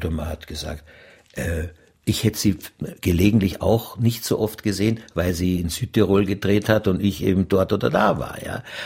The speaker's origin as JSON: {"language": "German", "country": "Austria", "said": "ich war Österreicher sowieso"}